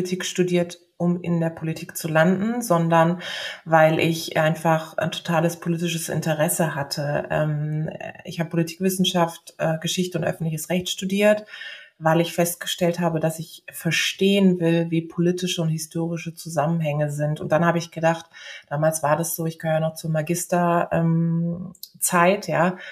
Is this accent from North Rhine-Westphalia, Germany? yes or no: no; Karlsruhe, Baden-Württemberg, Germany; ich war 20 Jahre alt, als ich kandidiert habe für die Landtagswahl in Karlsruhe oder in Baden-Württemberg, in meiner Heimatstadt Karlsruhe.